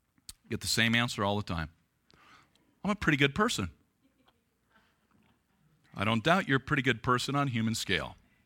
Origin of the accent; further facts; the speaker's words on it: United States; I'm a good person. I eat apple pie. I'm an American. I salute the flag. I love the Green Bay Packers.